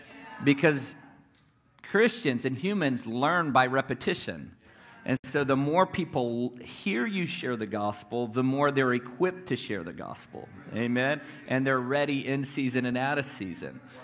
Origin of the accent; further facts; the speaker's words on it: Newport News, Virginia, United States; I grew up in Newport News, Virginia, where you could throw a rock and hit three churches by accident. There's a church everywhere in Virginia.